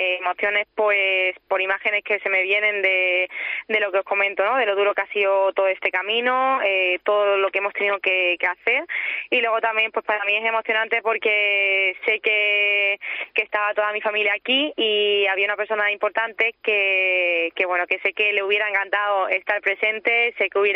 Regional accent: Spain; aquí en Madrid, en mi país, con toda mi gente

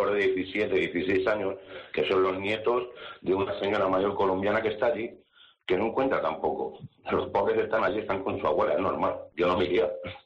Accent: Madrid, Community of Madrid, Spain; now in Tenerife, Spain; Ni en Madrid, yo soy de Madrid, llevo aquí ya 17 años, pero ni en Madrid están esos precios.

